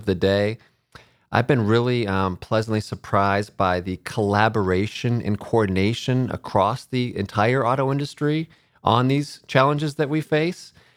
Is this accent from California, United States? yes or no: no; Ann Arbor, Michigan, United States; Obviously, growing up in Michigan, my father was a small business owner, owned a pharmacy in Ann Arbor, where I grew up.